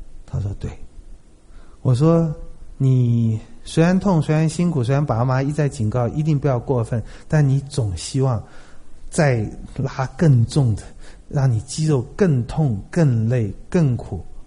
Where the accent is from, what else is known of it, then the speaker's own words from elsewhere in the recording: China; 我们中国人都懂啊，现在年轻人也不大懂了，以前我们懂啊